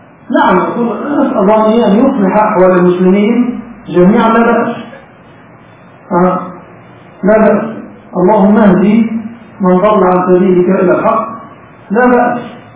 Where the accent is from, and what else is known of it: Egypt